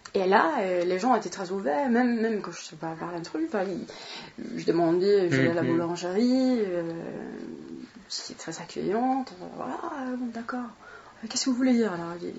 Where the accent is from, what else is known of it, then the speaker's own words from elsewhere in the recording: Borlänge, Dalarna County, Sweden; moved away; Je suis née dans un petit village qui s'appelle Borlänge, qui est à peu près à 200 km de Stockholm. Et j'ai ma famille qui vient de Stockholm. Voilà. Après avoir habité là-bas, je suis partie, vers 14 ans, je suis partie sur la côte ouest, à Halmstad